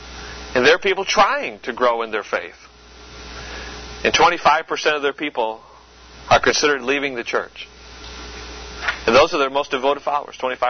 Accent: Wisconsin, United States; I grew up in Wisconsin. I lived in Green Bay, Wisconsin. I was 19, 20 years old.

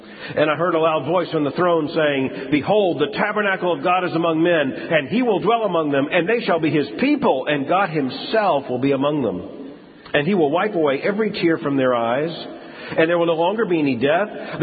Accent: Lakeland, Florida, United States; I was born in Lakeland, not too far from here. We had to come over to Tampa to the mall.

